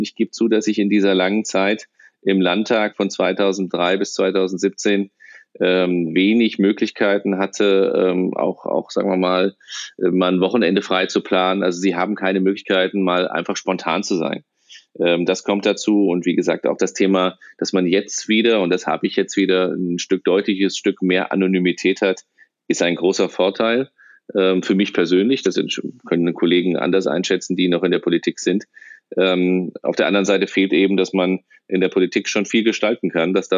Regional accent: Hesse, Germany; born there; Ich komme aus gebürtig sozusagen aus Nordhessen

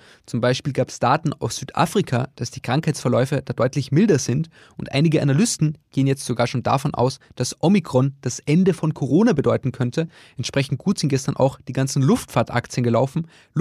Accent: Austria; meiner Heimat Österreich

